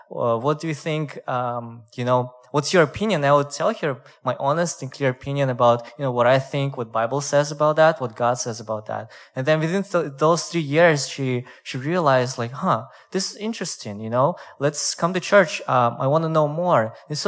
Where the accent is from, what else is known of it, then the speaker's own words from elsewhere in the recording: Russia; moved away as an adult; I'm from Russia, but I'm Asian. I'm Korean, more specifically. … I come from Russia here to study English and business 3 years ago.